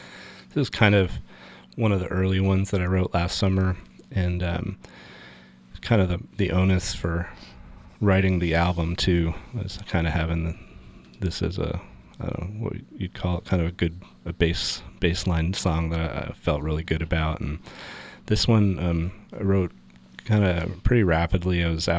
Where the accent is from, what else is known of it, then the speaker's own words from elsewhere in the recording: Cranberry Lake, New York, United States; Yeah, that's my hometown. It's mm-hmm. the foothills of the Adirondack Mountains. Very beautiful up there in St. Lawrence County. It's about an hour and change up to Ontario, Canada.